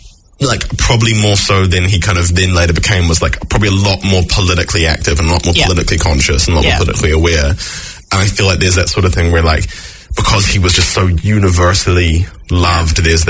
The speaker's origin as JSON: {"language": "English", "country": "Jamaica", "said": "as proud as I am as a Jamaican"}